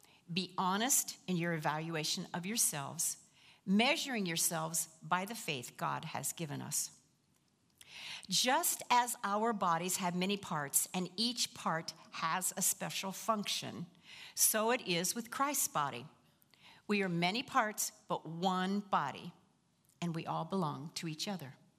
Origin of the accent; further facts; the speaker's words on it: Ohio, United States; Well, I'm from Southern Ohio in the western section. We didn't say you all that much, but occasionally.